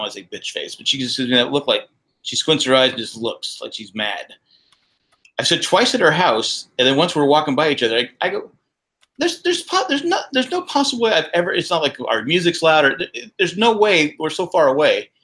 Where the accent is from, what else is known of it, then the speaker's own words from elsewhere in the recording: California, United States; now in Raleigh, United States; Well, she, there's no way she knows we're from California.